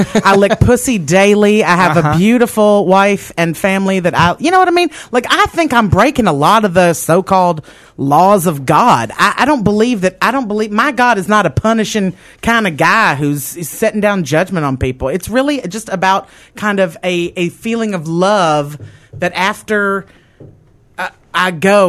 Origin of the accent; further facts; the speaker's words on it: the South, United States; listen. I'm from the South.